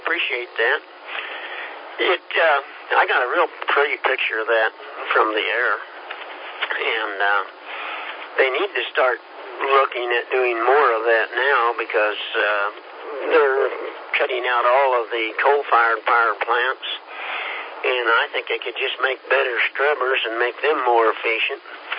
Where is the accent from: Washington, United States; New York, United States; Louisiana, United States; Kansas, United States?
Kansas, United States; I've only been here 11 years. I'm from Kansas